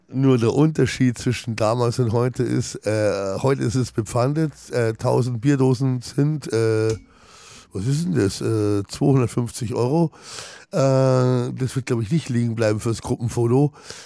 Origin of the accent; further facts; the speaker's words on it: Munich, Bavaria, Germany; habe meine Jugend in Haidhausen verbracht mit meinem besten Freund damals.